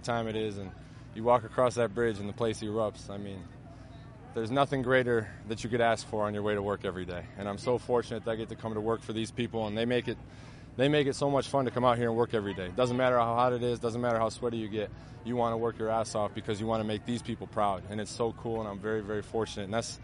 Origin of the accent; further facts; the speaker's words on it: Wisconsin, United States; I mean, I grew up in Wisconsin, so I spent a couple days up at a Packers training camp when I was younger.